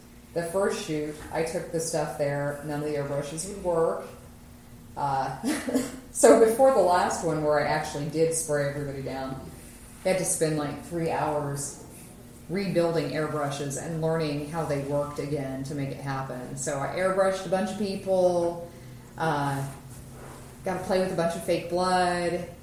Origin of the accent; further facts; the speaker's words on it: Kansas, United States; I mean, growing up in Kansas, it's pretty much a terrible thing to be afraid of.